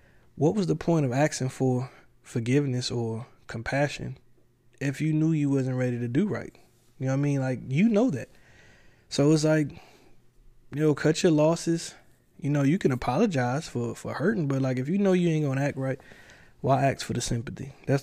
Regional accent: the South, United States; I can move past that because I'm from the South. Everybody is loud.

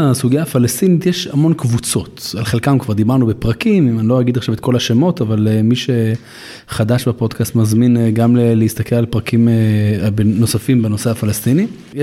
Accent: Jerusalem, Jerusalem District, Israel; פעם הוא ממש ממש מקומי, ואני אומר את זה כירושלמי.

